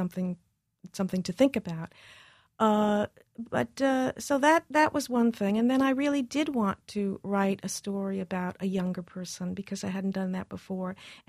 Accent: New York, United States; My mother's German. My father was half Chinese, half Panamanian. Uh-huh. But I grew up in New York.

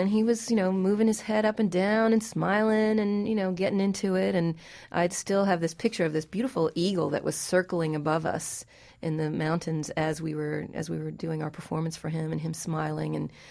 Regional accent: Kentucky, United States; growing up in Kentucky, I did hear a little bit of country music

